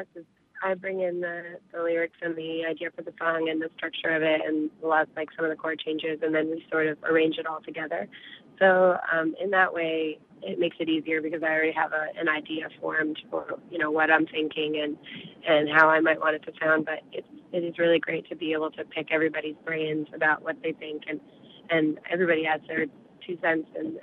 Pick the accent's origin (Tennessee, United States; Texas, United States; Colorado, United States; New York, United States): New York, United States; So growing up in the Catskills was just a good setting for sort of a rich background